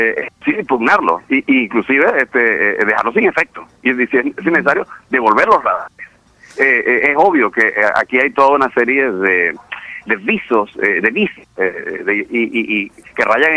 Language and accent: Spanish; Panama; la pregunta inevitable, inexorable, que uno tiene que hacerse como panameño